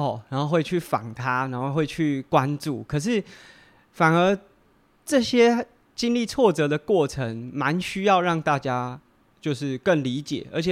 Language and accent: Chinese; Taipei, Taiwan; 但其实我是台北人。